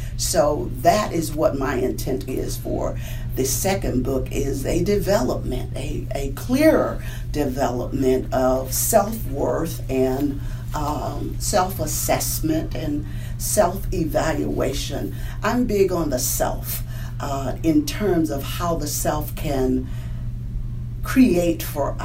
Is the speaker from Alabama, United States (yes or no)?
yes; Alabama, United States; moved away as an adult; now in North Carolina, United States; You know, I'm from Alabama, so the work started in Alabama and brought me here in 2006 as pastor of a church in Wilton, North Carolina.